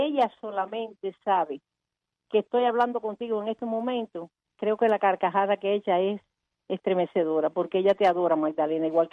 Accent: Cuba; moved away; Yo salí en el mes de abril, un día 17 de abril del año 62. Y mira cuántas han pasado, 55 Navidades, y yo no he podido estar en Cuba en una Navidad

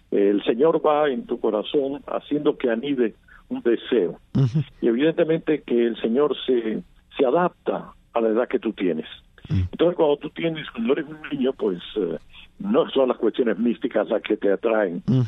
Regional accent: Spain; now in Cuba; acabamos yendo al sitio donde había nacido mi padre, a España, y crecí en España, me eduqué en España, me hice sacerdote en España, me ordené en Madrid.

